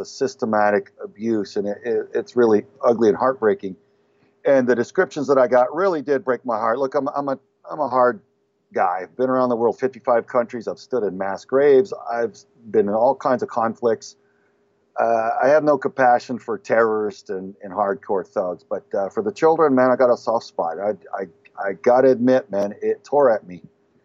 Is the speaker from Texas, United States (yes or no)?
yes; Texas, United States; Well, I grew up in Southern Texas, and I started off after high school.